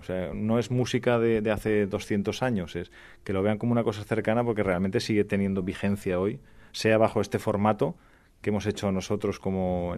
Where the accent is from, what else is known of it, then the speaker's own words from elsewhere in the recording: Valencian Community, Spain; first language Valencian; yo soy valenciano parlante